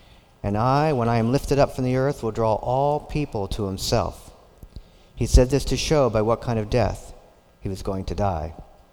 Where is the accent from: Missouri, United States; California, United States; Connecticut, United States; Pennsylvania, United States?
Pennsylvania, United States; moved away as an adult; I'm from Pennsylvania. I moved in here to this area last July.